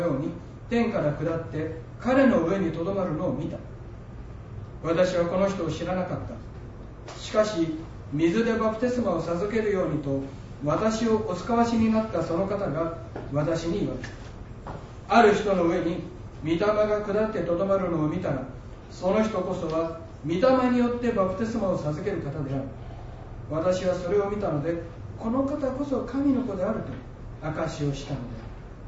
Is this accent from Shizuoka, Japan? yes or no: no; Komatsushima, Tokushima, Japan; 私も小松島出身です。